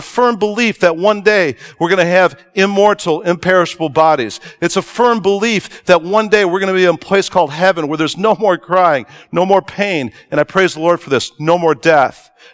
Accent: Chicago, Illinois, United States; I'm from Chicago originally, so I'm still learning that y'all.

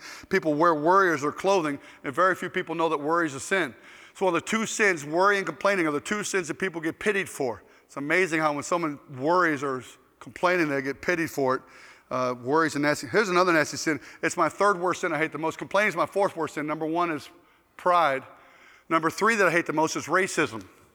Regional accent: Ohio, United States; moved away; my best friends growing up in Ohio were black guys. I didn't know anything about racism stuff until I moved down to the South, and I see it all over the place.

